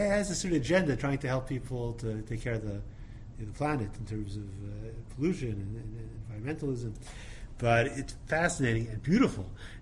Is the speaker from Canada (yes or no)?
yes; Canada; now in Israel; even if I grew up in Canada, but I've been living here for many years